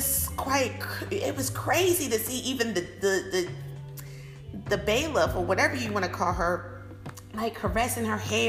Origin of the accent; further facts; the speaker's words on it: Charleston, South Carolina, United States; Mainly it's because I'm from South Carolina, Charleston, South Carolina.